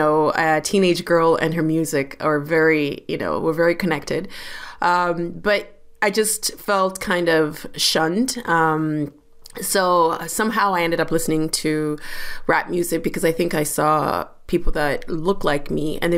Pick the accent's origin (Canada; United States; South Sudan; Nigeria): Canada; London, Ontario; I grew up in London, Ontario, and I grew up during a time when London was a very homogenous city.